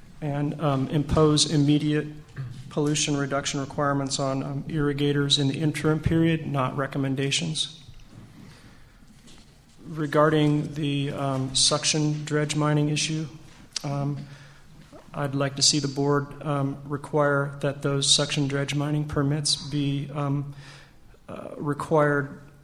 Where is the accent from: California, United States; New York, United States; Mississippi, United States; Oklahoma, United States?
California, United States; Arcata; I'm representing myself. I'm from Arcata, California.